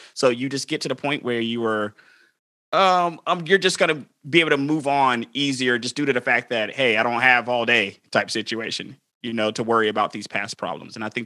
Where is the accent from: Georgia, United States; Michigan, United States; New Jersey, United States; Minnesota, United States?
Georgia, United States; Atlanta; I'm from Atlanta, Georgia.